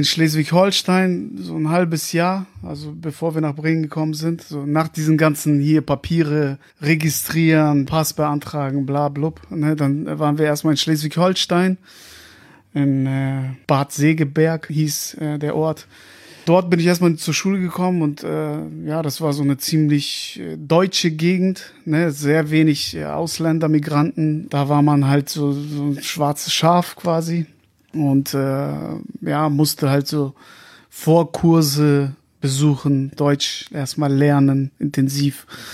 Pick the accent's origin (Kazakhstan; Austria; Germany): Kazakhstan; bin 36 Jahre alt, komme aus Kasachstan